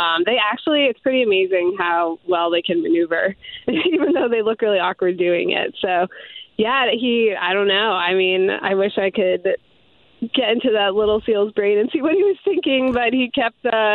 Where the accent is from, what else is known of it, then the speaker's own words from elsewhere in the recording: Hamden, Connecticut, United States; And I'm actually from the Hamden area, so I know New Haven very well.